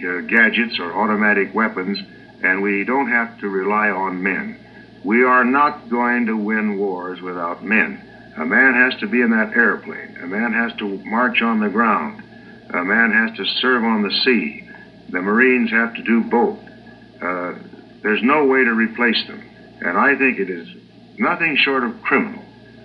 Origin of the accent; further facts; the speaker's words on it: Phoenix, Arizona, United States; they're taking Navy planes out of storage 35 miles west of my hometown of Phoenix